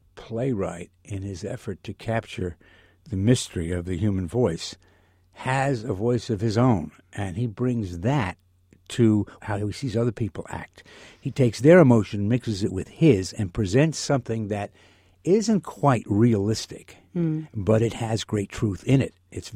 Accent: New Jersey, United States; I grew up in New Jersey, and my brother and I, when we were 10, 11, 12, we listened to only country and Western music

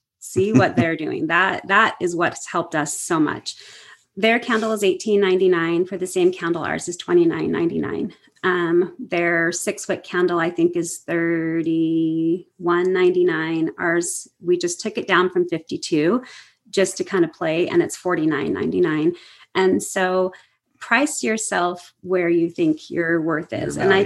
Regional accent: Seattle, Washington, United States; I like Nordstrom's. I'm from Seattle. Nordstrom's is everything.

